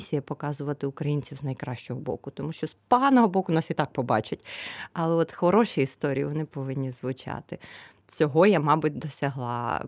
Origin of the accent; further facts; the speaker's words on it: Boryspil, Kyiv Oblast, Ukraine; now in Panevėžys, Lithuania; Я ж теж з невеликого міста, ми з Борисполя, і вони приблизно десь однакові за розміром